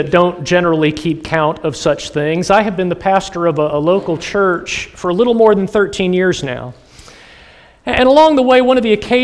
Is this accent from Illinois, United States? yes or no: yes; Illinois, United States; also born or lived in Atlanta; even though I was born in Atlanta, Georgia, I didn't grow up in a Baptist church in the Deep South. I grew up in a Methodist church in northern Illinois